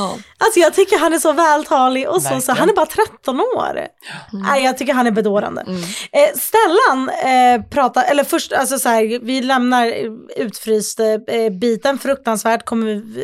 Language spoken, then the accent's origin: Swedish; Stockholm, Stockholm County, Sweden; Men också så här som stockholmare hade jag också tyckt det var helt otroligt.